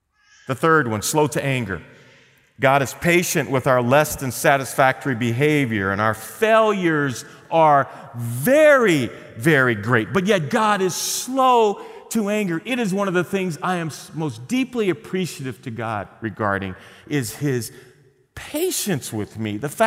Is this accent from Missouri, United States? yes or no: yes; St. Louis, Missouri, United States; southern Missouri, which is my home state, I grew up in St. Louis, southern Missouri is full of what we call the Ozarks.